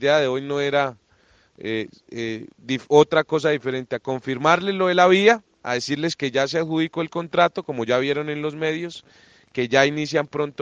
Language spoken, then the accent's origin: Spanish; Paz de Río, Boyacá, Colombia; y a mi pueblo que tanto quiero, que es Paz de Río